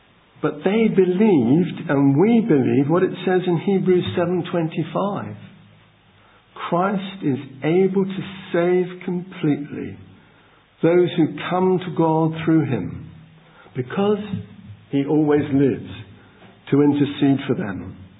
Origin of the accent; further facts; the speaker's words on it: Plymouth, South West England, United Kingdom; When we were young, Mary and I, growing up in Plymouth